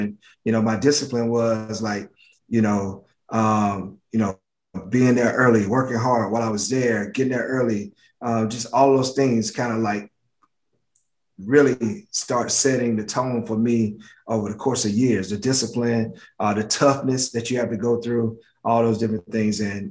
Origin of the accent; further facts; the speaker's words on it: LaGrange, Georgia, United States; I grew up with a lot of great players from where I grew up in LaGrange, Georgia